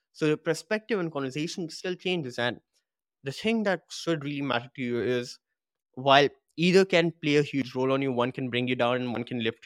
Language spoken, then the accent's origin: English; India; I have been insulted for being an Indian by certain narrow-minded people and all.